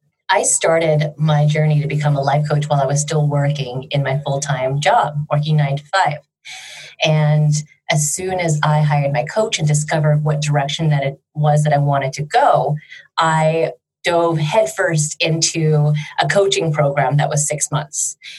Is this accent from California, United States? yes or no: yes; San Francisco Bay Area, California, United States; now in Bali, Indonesia; I am a life coach. I live in Bali, Indonesia, but I'm from the San Francisco Bay Area in the States.